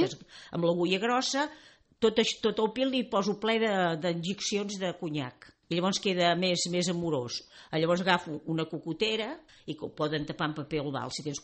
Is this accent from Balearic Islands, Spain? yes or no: no; Sant Cebrià, Catalonia, Spain; now in Calella, Spain; De Sant Cebrià.